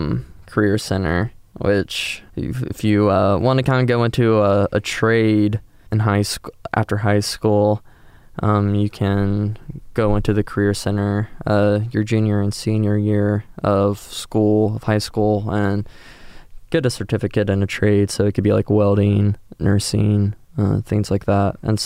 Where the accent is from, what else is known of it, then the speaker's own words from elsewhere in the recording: Ohio, United States; And I'm originally from Licking County, which is where this is being built. And so my parents are thinking about it a lot because they still live in Licking County.